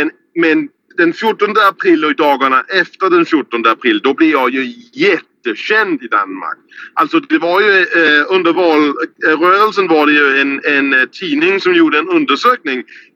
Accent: Skåne, Sweden; accent: Scanian; min pappa är alltså från Skåne, från Helsingborg. Och därför har jag ju också skånsk familj. Och därför har jag ju pratat skånska när jag var barn. Så det är därför jag pratar en rimligen skånska.

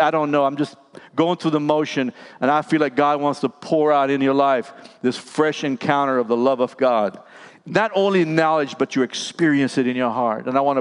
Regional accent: Belize; now in United States; When I came from Belize to the U.S., I joined the Marine Corps.

